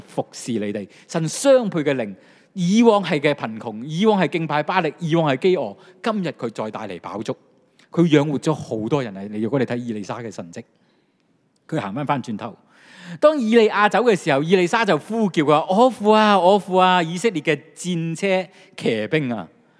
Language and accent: Cantonese; China; 我哋中国人都有句说话，我都讲好多中国人嘅说话